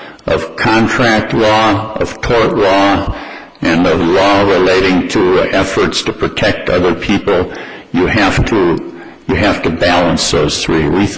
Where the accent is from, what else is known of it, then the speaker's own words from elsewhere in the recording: Sparta, United States; I'm from Sparta.